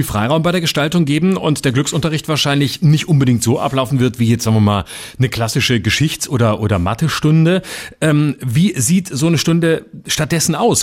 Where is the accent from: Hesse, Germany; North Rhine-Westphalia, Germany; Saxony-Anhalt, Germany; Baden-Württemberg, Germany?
Baden-Württemberg, Germany; Also zum Beispiel meine Heimat Baden-Württemberg. Ich komme vom Fuße des Schwarzwalds aus dem Süden Baden-Württembergs.